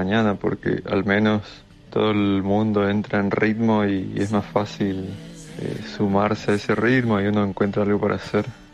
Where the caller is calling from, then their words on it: Misiones, Argentina; de Vera Misiones